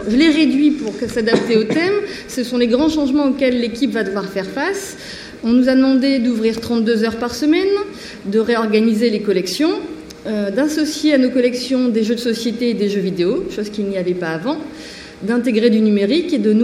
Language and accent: French; Hauts-de-France, France; puisque je suis originaire du Nord